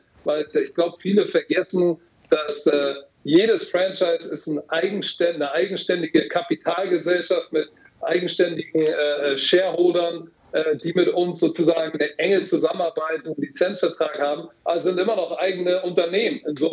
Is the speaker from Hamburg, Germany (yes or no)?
yes; Hamburg, Germany; Noch davor in meiner Kindheit bin ich in St. Pauli Altona aufgewachsen